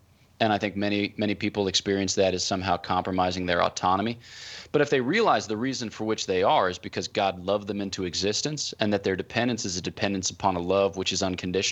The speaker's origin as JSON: {"language": "English", "town": "Abington", "region": "Pennsylvania", "country": "United States", "tie": "born there", "said": "I was born in Abington, Pennsylvania on June 6th, 1988."}